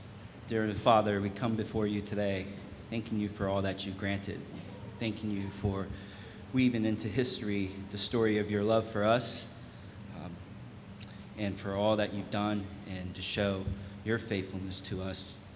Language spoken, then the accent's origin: English; North Carolina, United States; as Pastor Robert had stated, I am from North Carolina. This is something I should be used to, but I've been up here for a couple years, and I believe it's kind of worn off on me